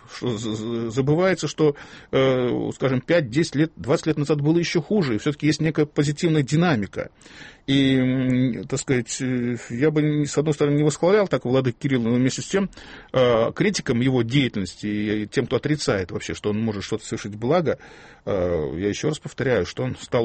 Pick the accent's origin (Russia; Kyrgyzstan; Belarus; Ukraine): Belarus; Western Belarus; Я сам родился в Западной Белоруссии. И я помню, когда еще маленьким мальчиком, я помню, на каждом перекрестке дорог стояла маленькая часовенька или крест.